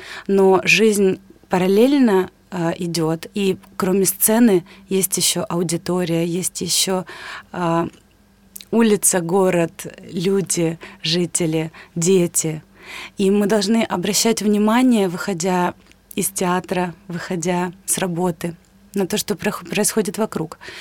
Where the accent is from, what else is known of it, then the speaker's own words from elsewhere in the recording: Donbas, Ukraine; я сама из Донбасса, и я много за последние годы пережила.